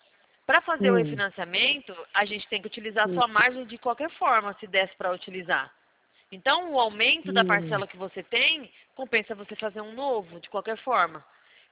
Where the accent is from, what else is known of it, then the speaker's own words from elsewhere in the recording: Limeira, São Paulo, Brazil; Eu sou de Limeira, interior.